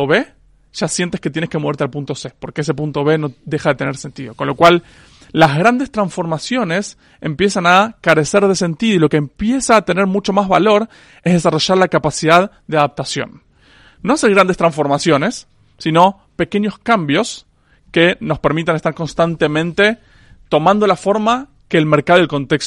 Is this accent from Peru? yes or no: no; Argentina; now in Spain; en realidad yo vivo en España hace 3 años, pero vengo de Argentina.